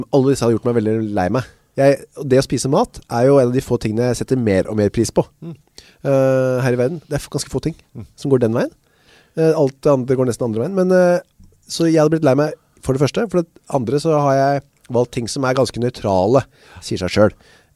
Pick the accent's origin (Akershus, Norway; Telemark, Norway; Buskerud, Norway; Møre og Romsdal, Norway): Akershus, Norway; Asker; vi hadde jo spaghetti hver fredag hjemme i Asker, da jeg var liten, hver fredag.